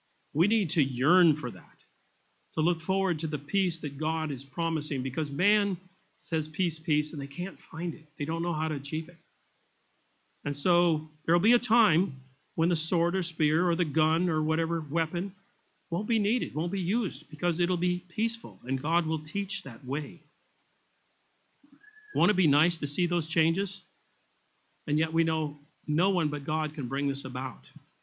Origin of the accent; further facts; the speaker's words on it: Pasadena, California, United States; I grew up in Pasadena.